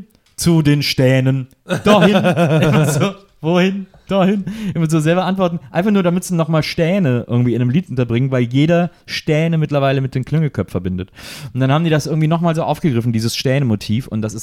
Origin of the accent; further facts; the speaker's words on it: Cologne, North Rhine-Westphalia, Germany; Und trotzdem war klar, dass wir sind alle Kölsche und das ist unsere Stadt